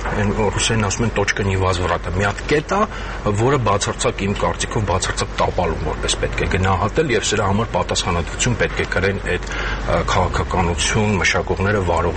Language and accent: Armenian; Yerevan, Armenia; Ինձ որպես երևանցի դա ռեալ հուզող խնդիր է։